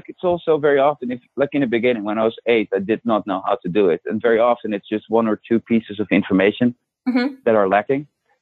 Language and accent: English; Netherlands; English is a second language; now in United States; So my accent is from the Netherlands. I grew up in the Netherlands.